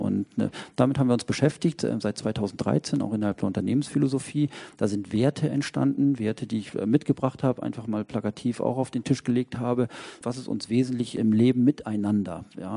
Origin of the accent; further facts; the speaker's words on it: Lower Saxony, Germany; Ich komme aus Niedersachsen.